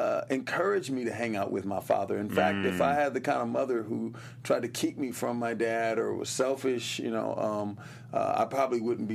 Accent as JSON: {"language": "English", "town": "Los Angeles", "region": "California", "country": "United States", "tie": "born or raised there", "said": "I was born here in Los Angeles."}